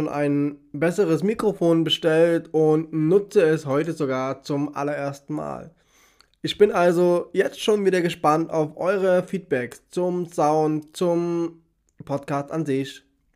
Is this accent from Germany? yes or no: yes; Saxony, Germany; now in Leipzig, Germany; Denn ich komme ursprünglich selbst aus dem Erzgebirge und weiß, was dort mitunter los ist. Zum Glück wohne ich mittlerweile schon lange, lange in Leipzig